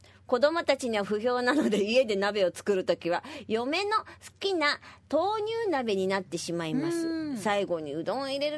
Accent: Shikoku, Japan; 私は四国出身でいろんな柑橘を親戚などからいただきます。

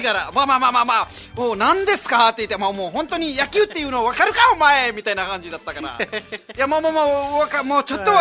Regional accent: Nepal; Japanese is a second language; now in Japan; ナマステー、ネパールから来ました

